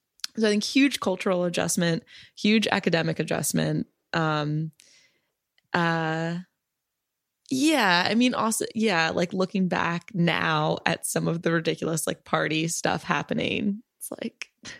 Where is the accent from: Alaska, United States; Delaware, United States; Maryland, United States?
Maryland, United States; I'm from Maryland. Right, what part of Maryland? Near Annapolis. So kind of between Baltimore and Annapolis.